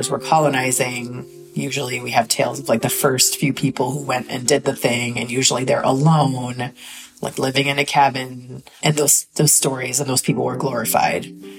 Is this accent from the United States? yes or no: no; India; I'm from India and there are a lot of people there.